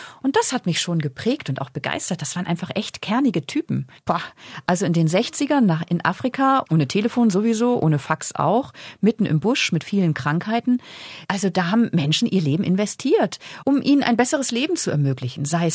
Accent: Schleswig-Holstein, Germany; now in Austria; Ich komme aus der Nähe von Flensburg. Das ist direkt an der dänischen Grenze gelegen. Unser Haus liegt direkt am Meer.

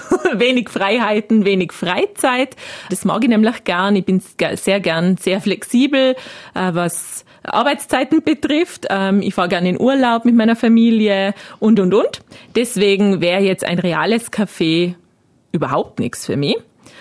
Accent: Landeck, Tyrol, Austria; also born or lived in Innsbruck; ich komme aus Tirol, wohne in Vorarlberg seit 2009.

